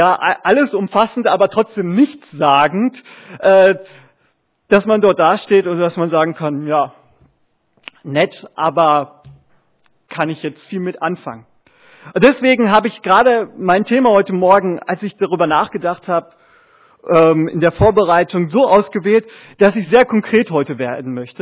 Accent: Bochum, North Rhine-Westphalia, Germany; der damals in Bochum, wo ich herkomme, zu uns gepredigt hat

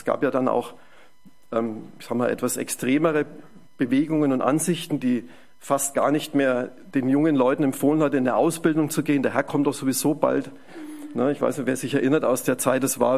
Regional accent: Bavaria, Germany; Ich komme ja aus dem Fränkischen, aus der Ecke Nürnberg, Erlangen, Fürth.

